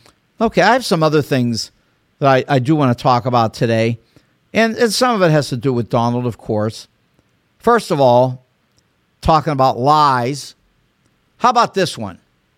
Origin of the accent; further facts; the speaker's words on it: United States; because this is the United States of America, and because I'm an American.